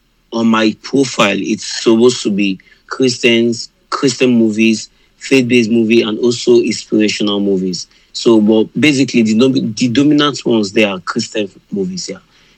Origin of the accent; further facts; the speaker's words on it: Lagos, Nigeria; I'm from Lagos, Nigeria. I'm 20 years old, and I'm a Christian filmmaker.